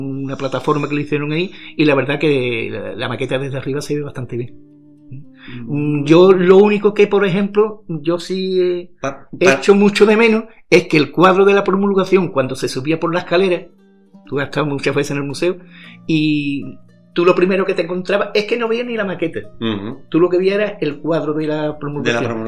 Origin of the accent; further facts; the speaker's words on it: Cádiz, Andalusia, Spain; born there; yo nací allí, en el Museo de las Cortes.